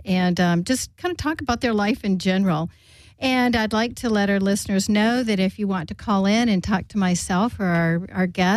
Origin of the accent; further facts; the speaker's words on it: Florida, United States; also born or lived in Georgia; Because I grew up in Florida and Georgia too.